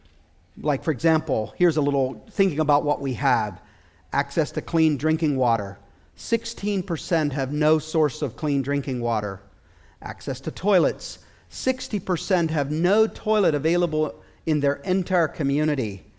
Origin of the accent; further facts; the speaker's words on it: Pennsylvania, United States; also born or lived in Asia; I know in my own life, I grew up in West Central Pennsylvania my whole life, and other than living in Asia parts of the last 10 years, that's where I lived.